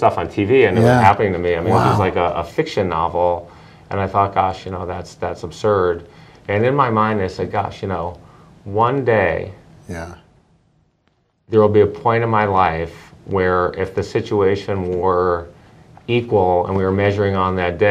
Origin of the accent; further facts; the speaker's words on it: Detroit, Michigan, United States; And I'm from Detroit. It was a big deal.